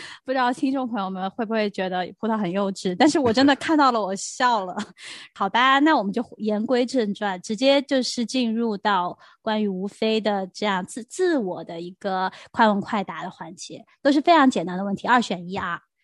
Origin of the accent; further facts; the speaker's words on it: China; 我觉得当兵这个概念对我们就是大陆来的人来说还挺陌生的